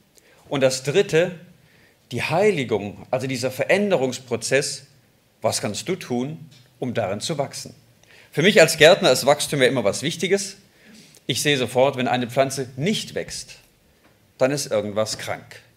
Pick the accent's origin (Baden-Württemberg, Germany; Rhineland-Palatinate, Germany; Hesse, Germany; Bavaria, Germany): Baden-Württemberg, Germany; moved away; Wir kommen eigentlich aus Baden-Württemberg und sind jetzt seit, ja, bald sind es 3 Jahre, im Sommer sind es 3 Jahre, jetzt hier oben in Schleswig-Holstein.